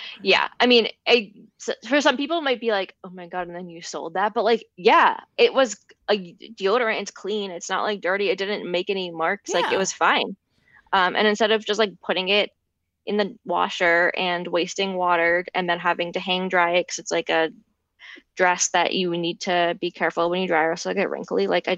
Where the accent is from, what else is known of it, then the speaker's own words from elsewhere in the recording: Larchmont, New York, United States; It's Pink on Palmer and on Palmer Avenue in Larchmont, uh-huh. New York.